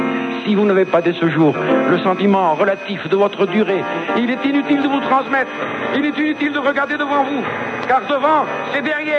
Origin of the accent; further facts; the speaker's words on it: Italy; moi, demain matin, je pars chez moi, en Italie